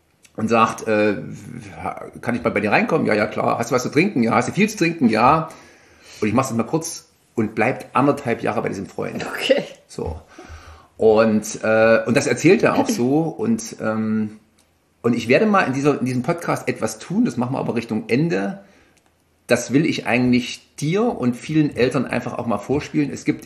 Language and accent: German; Nuremberg, Bavaria, Germany; Ich komme ja quasi aus Nürnberg und ich muss sagen